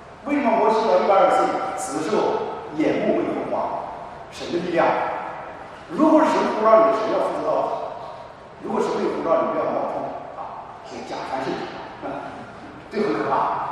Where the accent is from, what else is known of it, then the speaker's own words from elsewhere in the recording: South China, China; 我是南方人啊，我不说你啊。